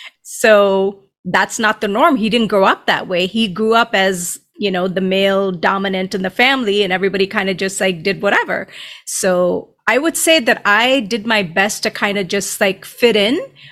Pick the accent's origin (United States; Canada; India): India; You know, I'm from India, and I didn't always resonate with stuff.